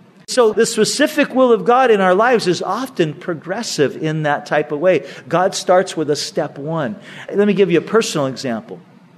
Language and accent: English; California, United States; now in Vista, United States; Now, I grew up in Orange County. That was my roots. That's where I grew up.